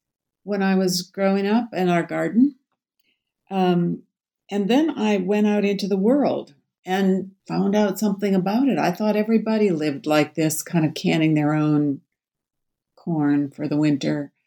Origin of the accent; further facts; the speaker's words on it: Minnesota, United States; I grew up canoeing in the Boundary Waters because as I look out right now, I'm back here at the lake and we're right at the start of the wilderness